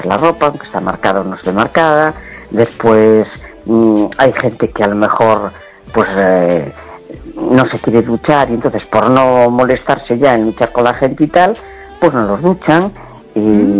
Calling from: A Coruña, Galicia, Spain; de La Coruña, ¿qué tal?

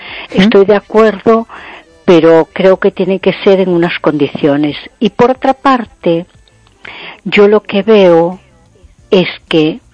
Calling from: A Coruña, Galicia, Spain; de Coruña.

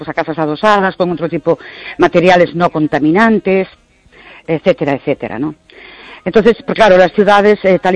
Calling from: Ourense, Galicia, Spain; de Ourense.

